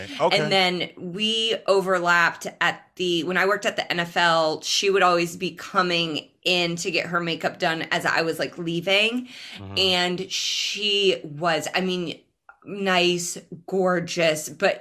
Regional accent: Indianapolis, Indiana, United States; Yeah, my high school, like I'm from Indianapolis, and my high school was like everybody, you know?

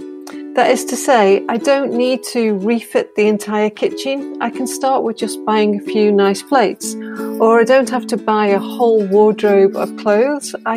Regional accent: United Kingdom; now in Japan; I'm a Brit living in the rice paddies in Japan

